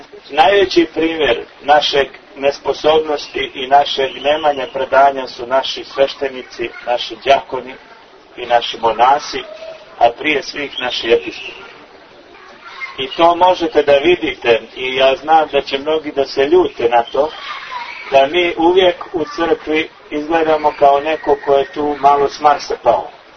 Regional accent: Serbia; mi kao Srbi

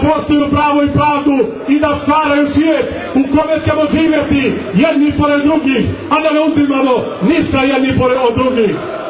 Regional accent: Montenegro; Ovdje smo došli iz Podgorice, Bara, Hercegovog, Nikšića, Andrijevice, Mojkovca, Berana, Bijelopolja, Fjavalja i drugih krajeva Crne Gore

